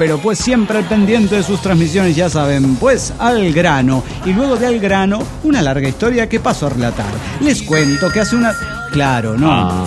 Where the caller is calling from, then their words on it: Morelia, Michoacán, Mexico; de Morelia, Michoacán.